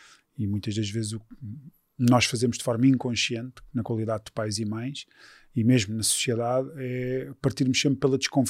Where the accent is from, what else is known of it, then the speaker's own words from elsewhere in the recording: Lisbon, Portugal; also born or lived in Santarém; Nasci em Santarém. Fui registado em Cruz e venho com sensivelmente 5 anos para Lisboa, e por cá fico até agora